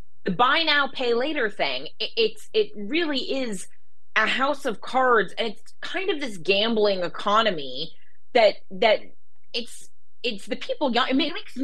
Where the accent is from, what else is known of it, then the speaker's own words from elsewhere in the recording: California, United States; So again, I'm from California, and the Coastal Commission just, it's an excuse to not build anything.